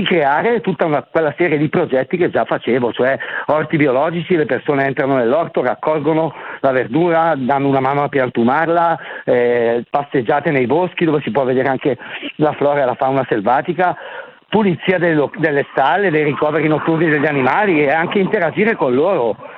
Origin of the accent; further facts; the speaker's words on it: Lovere, Lombardy, Italy; io sono di Lovere sul lago di Seo, in provincia di Bergamo.